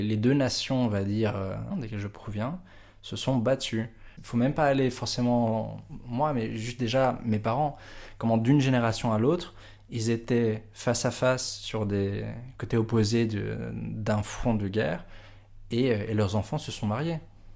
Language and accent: French; Brussels, Brussels-Capital Region, Belgium; je suis d'origine italo-grecque, je suis né, j'ai grandi à Bruxelles